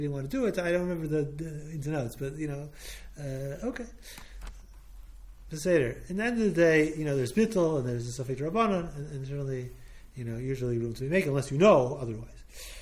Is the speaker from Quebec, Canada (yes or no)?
yes; Montreal, Quebec, Canada; when I was growing up, I grew up in Montreal